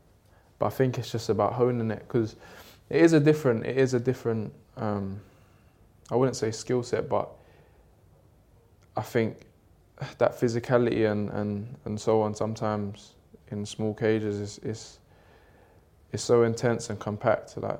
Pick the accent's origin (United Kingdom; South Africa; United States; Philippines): United Kingdom; London; born or raised there